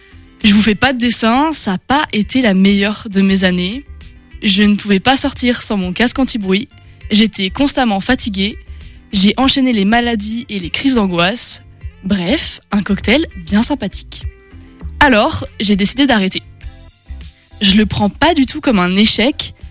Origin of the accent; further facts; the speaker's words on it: Saint-Gilles-Croix-de-Vie, Pays de la Loire, France; also born or lived in Angers; now in Paris, France; Je suis une fille qui vient de la mer. Avant d'être sur Angers, j'ai grandi en Vendée, dans la petite ville de Saint-Gilles-Croix-de-Vie. J'ai été éduquée au bord de la mer